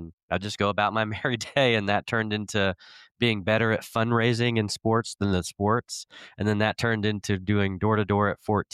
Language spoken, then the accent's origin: English; Portland, Oregon, United States; It was because I grew up in Portland, Oregon. We were super poor, you know, food stamps, government housing.